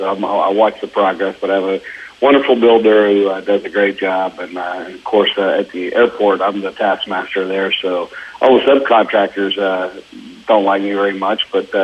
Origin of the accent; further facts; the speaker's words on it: Texas, United States; someone here in in my home state that helps us promote fitness